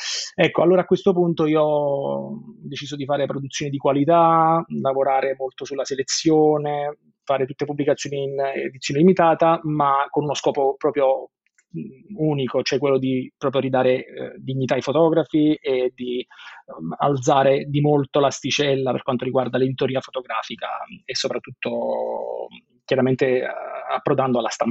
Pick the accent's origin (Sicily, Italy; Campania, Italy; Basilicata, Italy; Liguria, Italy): Campania, Italy; Naples; moved away as an adult; now in Bologna, Italy; io vi parlo da Bologna. Io okay. Sono napoletano, sono nato a Napoli, cresciuto a Napoli e qualche anno fa mi sono trasferito qui a Bologna per lavoro.